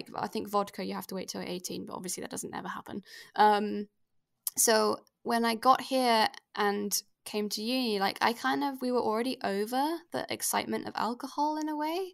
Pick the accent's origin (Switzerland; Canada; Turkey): Switzerland; Geneva; moved away as an adult; So I moved here when I was 18. I always lived in Switzerland, and I was brought up in Geneva, and I never really had any intention to leave.